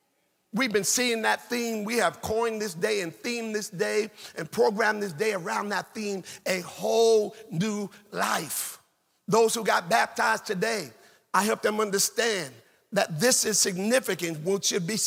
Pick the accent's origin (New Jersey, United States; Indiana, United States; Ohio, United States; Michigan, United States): New Jersey, United States; Jersey City; when I grew up in Jersey City, New Jersey, that was the day that the amusement parks opened.